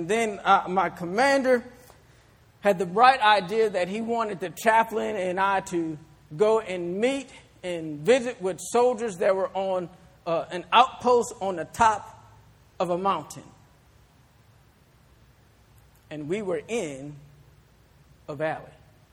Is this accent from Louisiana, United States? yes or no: yes; New Orleans, Louisiana, United States; Now, I grew up in the New Orleans area.